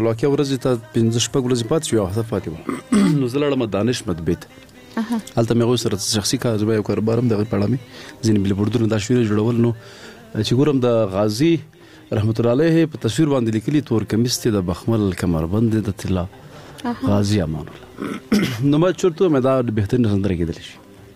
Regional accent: Paktia, Afghanistan; مونږ د پکتیا یو

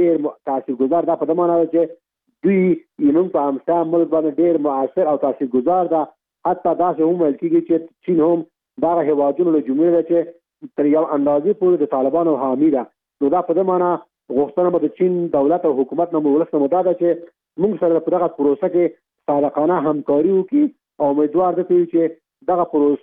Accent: Afghanistan; مونږ ټول افغانان یو، د دې وطن بچیان یو، دا وطن په مونږ حق لري.

